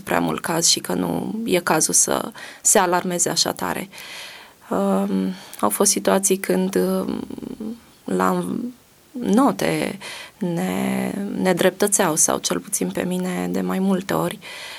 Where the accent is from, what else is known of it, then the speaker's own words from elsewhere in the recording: Bucharest, Romania; born there; m-am născut lângă București și jumătate din ei erau acasă.